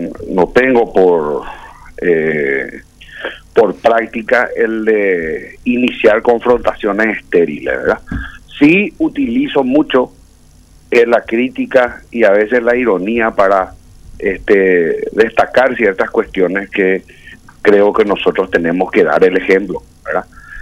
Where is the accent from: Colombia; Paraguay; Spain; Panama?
Paraguay; Ya no hay nada que nos pueda sorprender a nosotros como paraguayos